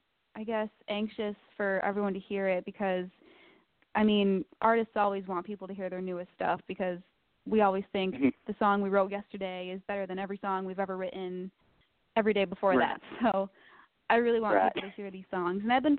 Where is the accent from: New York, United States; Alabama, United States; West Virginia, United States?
New York, United States; I mean, when you say, oh, I'm from New York, people assume, like, the city and Long Island and stuff